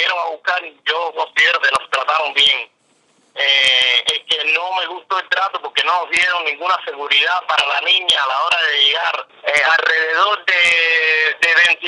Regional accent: Cuba; porque yo soy cubano y yo estaba legal

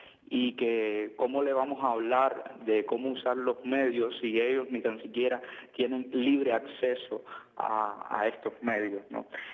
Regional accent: Cuba; los problemas y a las situaciones que nosotros como cubanos estamos enfrentando

